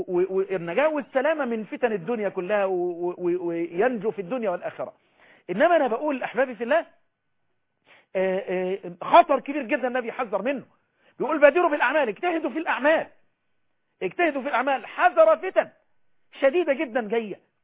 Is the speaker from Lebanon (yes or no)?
no; Egypt